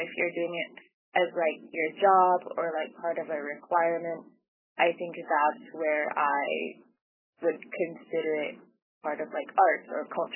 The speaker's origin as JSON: {"language": "English", "town": "Baker Lake", "region": "Nunavut", "country": "Canada", "said": "I am from Baker Lake, Nunavut."}